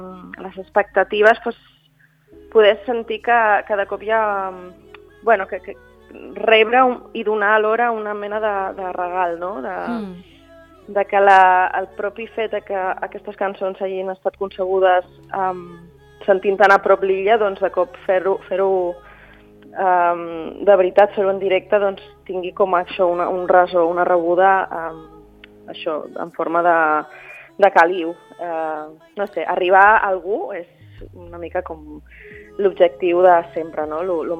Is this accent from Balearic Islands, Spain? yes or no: yes; Ibiza, Balearic Islands, Spain; Jo sóc eivissenca